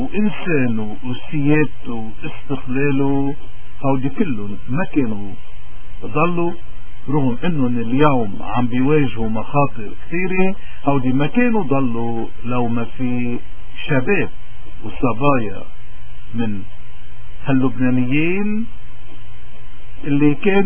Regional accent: Lebanon; شو واجبي أنا اللبناني اليوم

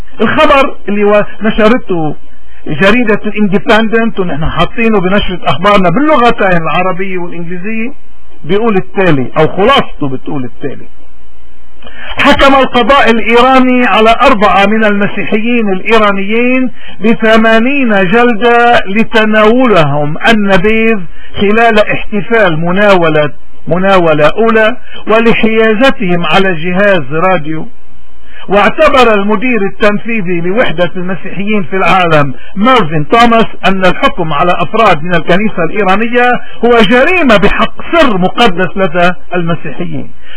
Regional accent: Lebanon; نحن كلبنانيين وكمسيحيين تحديدا وكمارني بأكثر تحديد، نحن اليوم عنا واجب، واجب وطني وواجب ديني وواجب اخلاقي وواجب انساني

